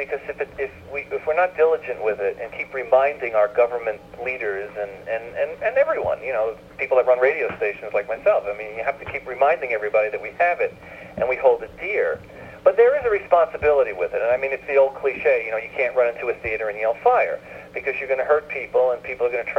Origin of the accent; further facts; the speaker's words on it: New York City, New York, United States; I grew up in New York City.